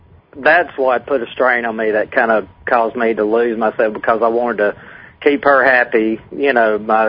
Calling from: Alabama, United States

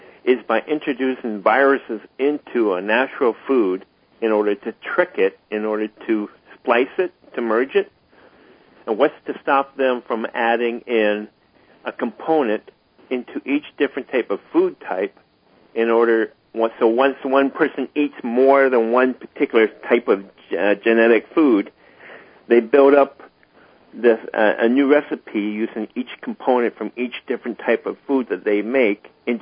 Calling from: Winnipeg, Manitoba, Canada; I'm calling from Winnipeg.

